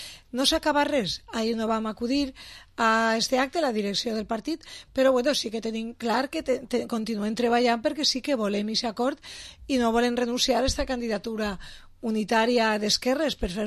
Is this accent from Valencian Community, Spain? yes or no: yes; Betxí, Valencian Community, Spain; entre ells en Betxí, el meu poble